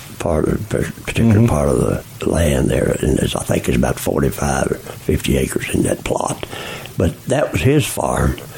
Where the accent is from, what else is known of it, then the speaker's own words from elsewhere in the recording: Lexington, Kentucky, United States; I was born and raised in Lexington.